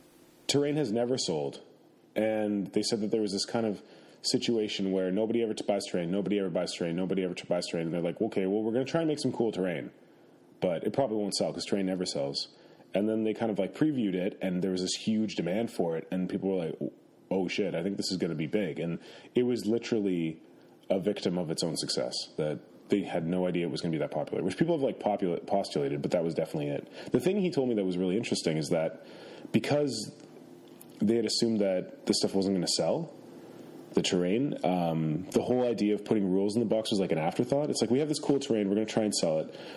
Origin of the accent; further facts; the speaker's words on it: Canada; I was like, really? I'm from Canada. I'm not ordering poutine in Texas.